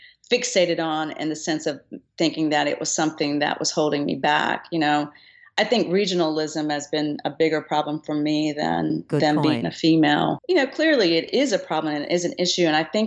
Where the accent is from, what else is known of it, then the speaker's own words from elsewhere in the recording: Pink Hill, North Carolina, United States; I move away from Pink Hill, my hometown, and I start getting this vibe that tobacco farming is bad.